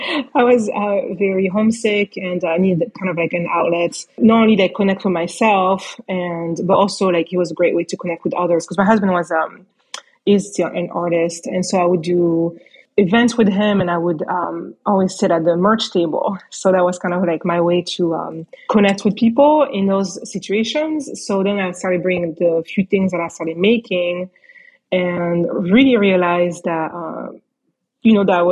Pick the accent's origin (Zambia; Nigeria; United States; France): France; I grew up, my mom being Italian. I grew up in France, so I was exposed to lots of different cultures